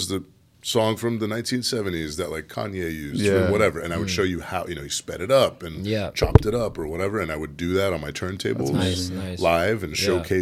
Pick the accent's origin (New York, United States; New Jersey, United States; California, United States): California, United States; moved away as an adult; now in Los Angeles, United States; I've always been DJing since I was like 13. I'm 29 now. And then I moved down. I'm from the Bay Area.